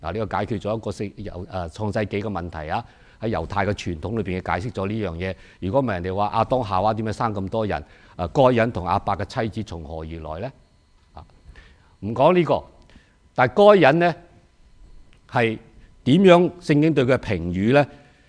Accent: Hong Kong; 把我们广东人香港来的就是叫过瘾

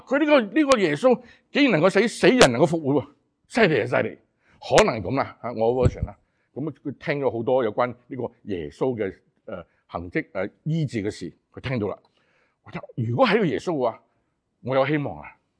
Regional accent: China; 即系好似我哋中国人过年咁嘅

